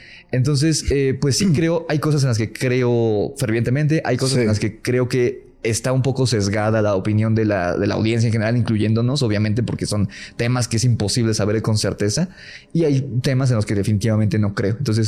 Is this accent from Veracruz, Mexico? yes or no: no; Mexico City, Mexico